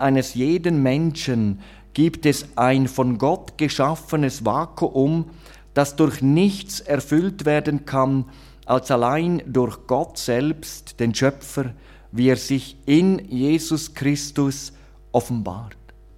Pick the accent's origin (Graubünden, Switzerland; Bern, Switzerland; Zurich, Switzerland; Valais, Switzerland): Graubünden, Switzerland; Ich bin ja in der Schweiz aufgewachsen, in einem sehr schönen Ort, Kanton Graubünden.